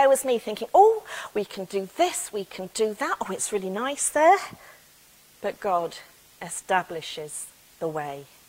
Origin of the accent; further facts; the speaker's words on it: Birmingham, West Midlands, United Kingdom; also born or lived in Cardiff; I'm from a big city. I'm from Birmingham. I've lived in Cardiff. Love Cardiff. So love Cardiff. Tony, every time we go there, I say, oh, I so love this city. Because actually that's where we became Christians. So spiritually we're Welsh and we're twins.